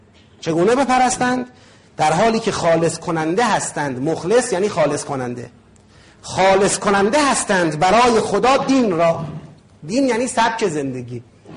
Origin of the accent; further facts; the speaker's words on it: Iran; گفتم اینجوری از ایران اومدم.